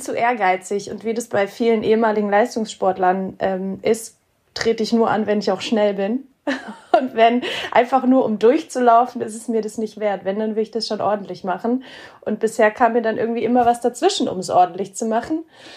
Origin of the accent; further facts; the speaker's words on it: Saarland, Germany; Ja, born and raised im Saarland.